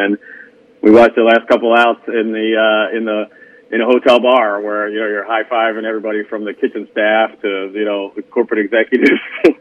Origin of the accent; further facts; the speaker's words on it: Delaware, United States; also born or lived in Pennsylvania; I mean, I live in Maryland, I grew up in Delaware, and in Pennsylvania